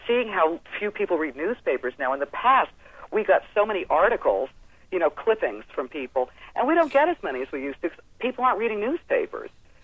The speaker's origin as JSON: {"language": "English", "town": "New York City", "region": "New York", "country": "United States", "said": "as a New Yorker especially"}